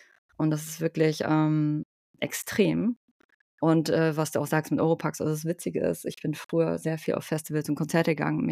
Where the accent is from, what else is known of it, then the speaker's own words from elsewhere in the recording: Hamburg, Germany; Ich komme aus Hamburg, habe den Großteil meines Lebens hier in Hamburg verbracht. Sitze hier gerade im Homeoffice in wunderschönen Bahrenfeld.